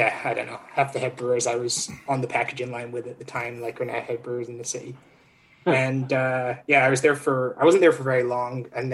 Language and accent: English; Scotland, United Kingdom; moved away as an adult; So I'm originally from Scotland. I've been here for like 8.5 years now.